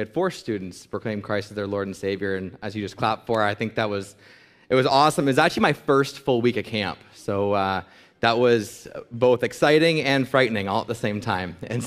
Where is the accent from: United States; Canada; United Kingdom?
Canada; I'm from Canada, in case you didn't know. I've kind of lost my accent now over time, but thank you for clapping. And so I'm Canadian